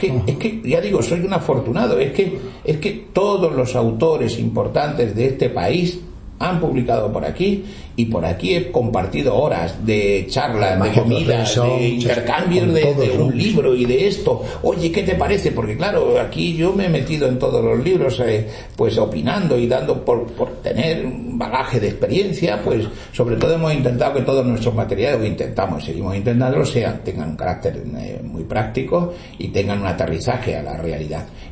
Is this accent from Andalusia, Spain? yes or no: yes; Granada, Andalusia, Spain; yo soy, ajá, granadino, ¿no?